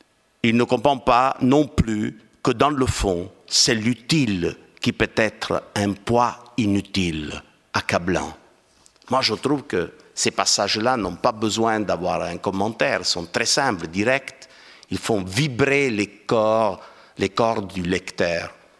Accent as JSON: {"language": "French", "region": "Calabria", "country": "Italy", "tie": "born there", "said": "Moi, je suis né en Calabre, dans la Grande Grèce. Eh bien, moi, j'ai dans mon sang la culture grecque, latine, arabe, espagnole, française, normande."}